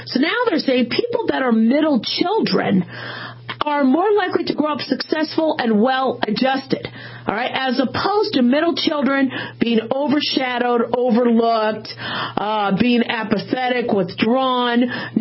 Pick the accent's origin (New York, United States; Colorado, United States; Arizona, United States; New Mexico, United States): Arizona, United States; Phoenix; I grew up in Phoenix in the desert.